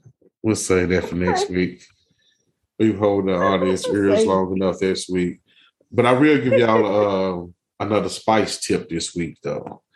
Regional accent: Texas, United States; Y'all, let me tell y'all something. I'm from Texas.

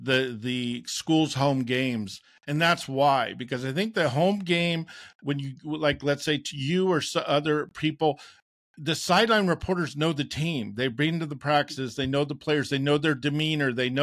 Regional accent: Napa, California, United States; I'm from Napa. So yeah, grew up in the Bay Area.

